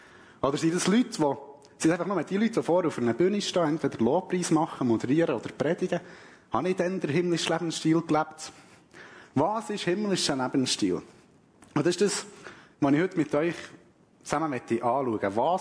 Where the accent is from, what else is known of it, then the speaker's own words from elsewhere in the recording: Frutigen, Bern, Switzerland; Ihr hört sicher auch meinem Dialekt an. Ich komme nicht ganz von Tierachern, ich komme auch nicht von hier, sondern vom schönen Berner Oberland, von Frutigen. Meiner Wurzel, im Ursprung habe ich so ein bisschen im Ekklesia. Bin 24-jährig